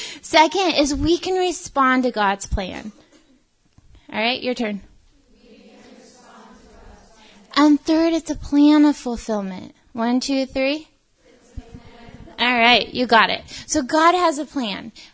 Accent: California, United States; I grew up in California.

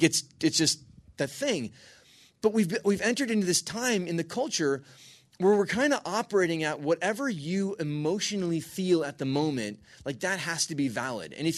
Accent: California, United States; So, and so I am from California, and it is kind of funny. When you're from California, people are like, do you know any famous people?

